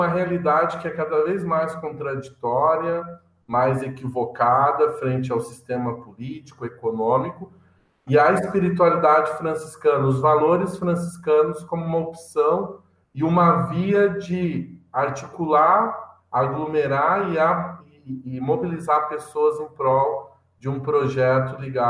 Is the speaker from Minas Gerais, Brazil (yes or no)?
no; Lages, Santa Catarina, Brazil; Sou catarinense, da Serra aí, catarinense, sou lagiano